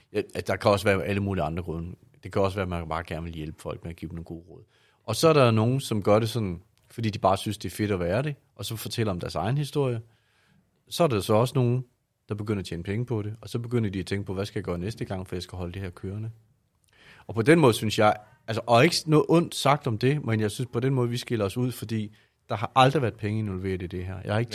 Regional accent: Zealand, Denmark; nej, jeg kommer faktisk fra Falster

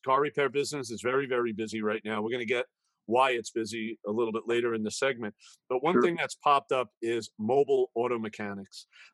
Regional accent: New York, United States; And as everybody knows, I'm a New Yorker.

